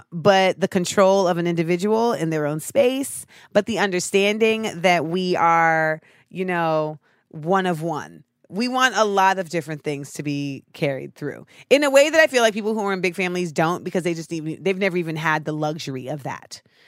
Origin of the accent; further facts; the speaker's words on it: Orlando, Florida, United States; I always say, growing up in Orlando, people think that it's not racist because they think it's like Disney.